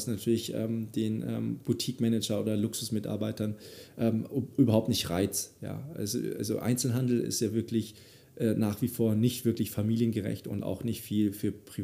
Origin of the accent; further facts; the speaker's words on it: Thailand; das sind die Thais, meine Heimat, also die, nein, Landsleute